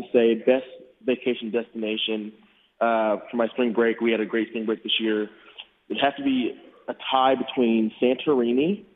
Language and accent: English; Sacramento, California, United States; I'm from Sacramento. I don't really have a horse in the race.